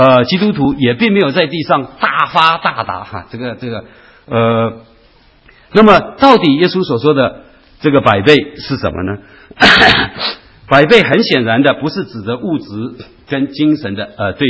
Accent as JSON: {"language": "Chinese", "country": "China", "said": "我们常常中国人喜欢说十全什么十美"}